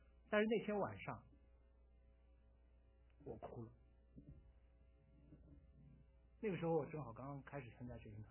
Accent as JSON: {"language": "Chinese", "region": "Shanghai", "country": "China", "lives_now": "United States", "said": "因为我从上海来的"}